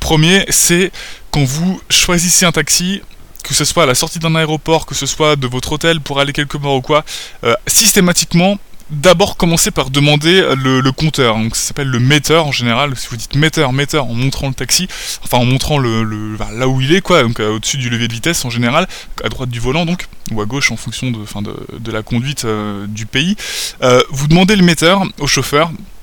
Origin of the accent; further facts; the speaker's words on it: France; en tout cas par rapport à chez nous en France, où la moindre course coûte tout de suite 10-15 euros minimum